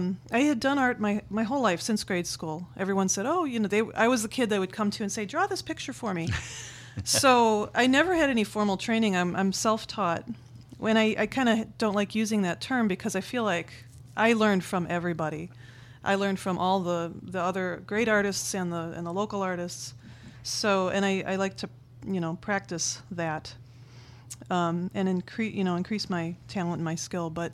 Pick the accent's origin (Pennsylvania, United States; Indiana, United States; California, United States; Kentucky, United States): Indiana, United States; Dyer; I was born in Lake County, and I grew up in Dyer. And then in my 20s, I moved to Porter County, and I never went back to Lake County.